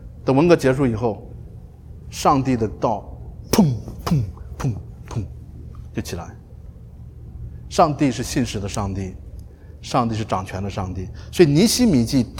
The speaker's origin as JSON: {"language": "Chinese", "country": "China", "said": "你说跟我中国人啥关系你们以色列人我们中国几千年的文明"}